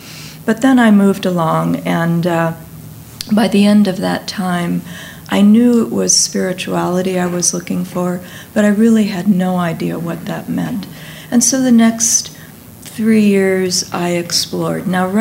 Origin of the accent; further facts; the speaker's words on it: Los Angeles, California, United States; born there; I realized that I was born in Los Angeles in 1946.